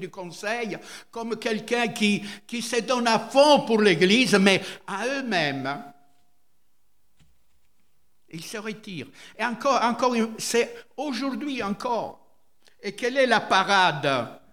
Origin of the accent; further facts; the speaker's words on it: Italy; French is a second language; Excusez-moi, je suis italien, alors la grammaire française, c'est pas tellement mon fort.